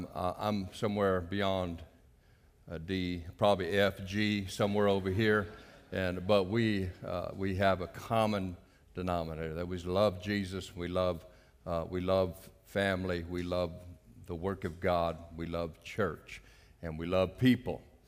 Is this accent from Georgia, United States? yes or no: no; Houston, Texas, United States; I'm from Houston, Texas.